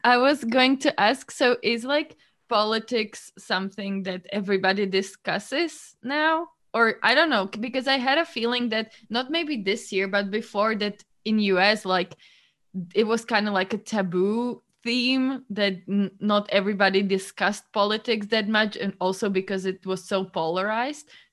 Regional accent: Ohio, United States; Yeah, I said I was from Ohio.

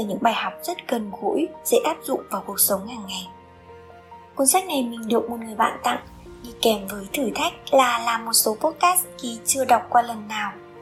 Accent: Northern Vietnam, Vietnam; also born or lived in Ho Chi Minh City; Mặc dù sinh ra và lớn lên ở miền Bắc, nhưng phải tận tới khi quay trở lại Hà Nội sau gần 15 năm ở Sài Gòn

